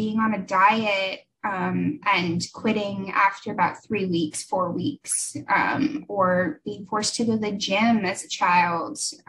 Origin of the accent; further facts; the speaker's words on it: Arizona, United States; I'm from Arizona.